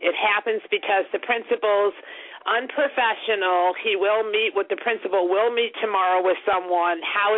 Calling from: Illinois, United States; Illinois.

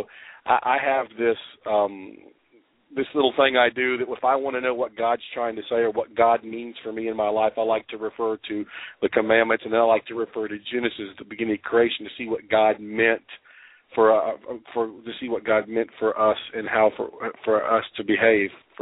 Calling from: Memphis, Tennessee, United States; Okay, hey … I'm calling from Memphis.

